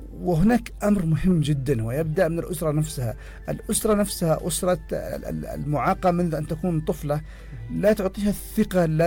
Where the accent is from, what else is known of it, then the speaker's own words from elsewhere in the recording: Yemen; للأسف احنا عندنا في اليمن مشكلة واعتبرها مشكلة مزمنة